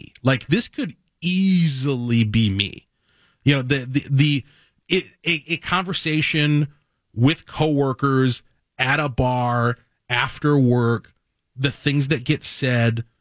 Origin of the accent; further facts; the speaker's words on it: Minnesota, United States; we know who he is because we're from Minnesota